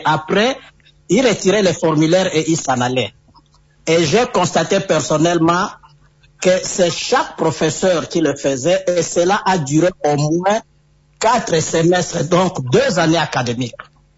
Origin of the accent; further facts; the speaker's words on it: DR Congo; si je dois revenir chez moi en République démocratique du Congo, je vois comment les choses se font.